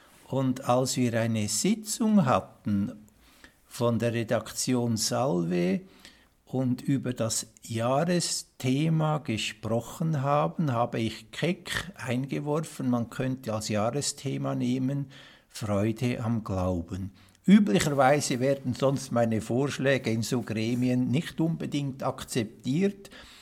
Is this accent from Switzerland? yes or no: yes; Altdorf, Uri, Switzerland; Als ich damals in meiner Heimat in Altdorf im Kanton Uri den Gedanken fasste, auch mit Zustimmung meiner Eltern ins Kloster Einsiedeln einzutreten